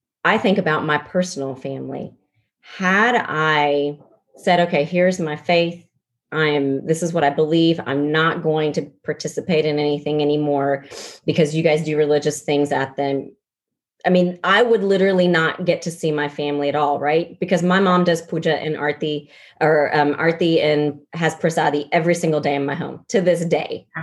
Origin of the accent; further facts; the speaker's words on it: the South, United States; I didn't lose my love for grits and biscuits and gravy and meatloaf because I was raised in the South.